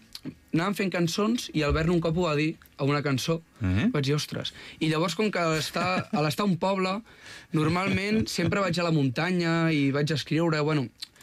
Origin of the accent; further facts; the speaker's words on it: Vilobí del Penedès, Catalonia, Spain; Soc de Vilobí del Penedès.